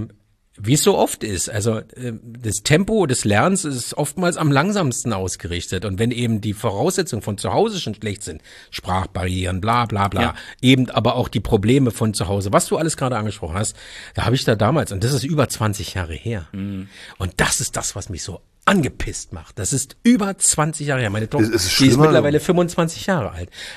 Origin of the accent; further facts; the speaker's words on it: Berlin, Germany; ich bin wie gesagt, in Neukölln Kreuzberg groß geworden. Als meine große Tochter geboren wurde, haben wir noch in Neukölln gelebt.